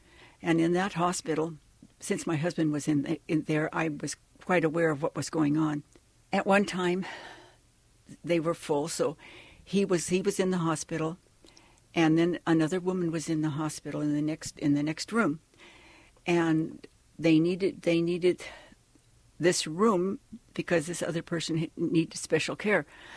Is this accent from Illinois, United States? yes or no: no; Craig, Alaska, United States; born there; also born or lived in Wrangell; he ended up in Craig, where of course I was born in Craig, Alaska. And I needed to go to high school. They didn't have a high school in Craig because it was just a small community.